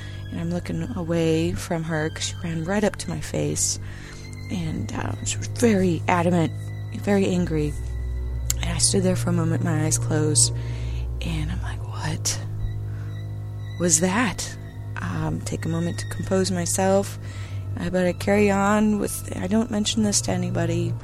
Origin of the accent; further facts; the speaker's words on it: Seattle, Washington, United States; I'm from Seattle